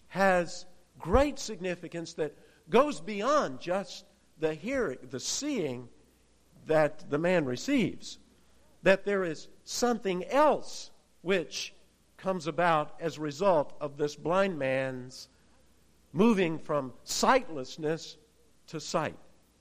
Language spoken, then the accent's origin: English; East Point, Georgia, United States; Growing up in East Point, for those of you who are new to the area, it is up in the south part of Metro Atlanta, up near the Fort McPherson area.